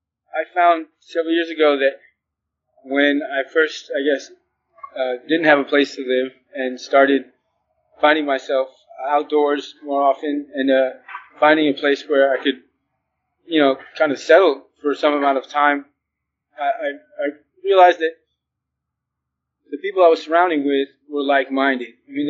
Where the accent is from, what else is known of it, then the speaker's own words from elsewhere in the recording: Oakland, California, United States; also born or lived in Berkeley; I grew up in Oakland and Berkeley, so I'm a Bay Area native.